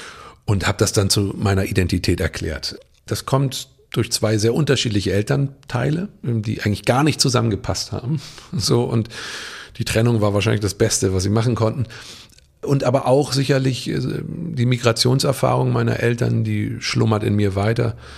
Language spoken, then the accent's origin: German; Hamburg, Germany; also born or lived in Berlin; Also einen deutschen Pass haben, aber was soll das sein? Ich habe mich dann immer trotzig als Hamburger bezeichnet, aber inzwischen sind da auch Berliner Seiten dazugekommen.